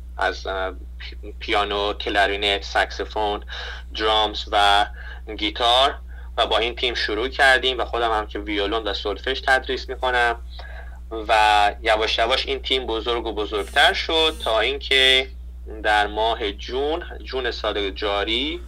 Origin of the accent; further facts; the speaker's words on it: Iran; now in United States; خب امکانی که ما داشتیم در ایران، همیشه ما خب تو یک جو آموزشگاه موسیقی بزرگ شدیم، حالا دهه 60 ها همیشه امکان داشتیم که بریم آموزشگاه